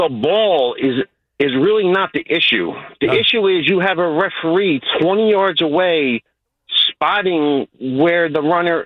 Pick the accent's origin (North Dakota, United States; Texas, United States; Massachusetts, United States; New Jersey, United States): New Jersey, United States; I'm from New Jersey.